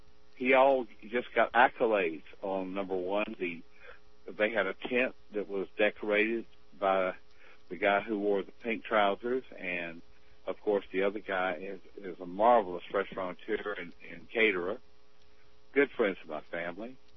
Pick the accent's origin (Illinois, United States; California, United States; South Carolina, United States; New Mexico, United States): South Carolina, United States; In my hometown, they had the Carolina Cup.